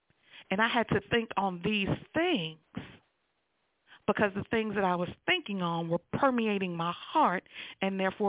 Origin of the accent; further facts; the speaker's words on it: New York, United States; And my truth as a New Yorker can sometimes be harsh.